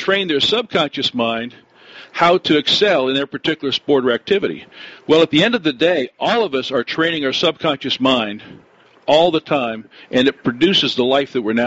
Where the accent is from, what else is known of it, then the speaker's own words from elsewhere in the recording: the South, United States; I grew up in the South, and grew up as actually in a Catholic family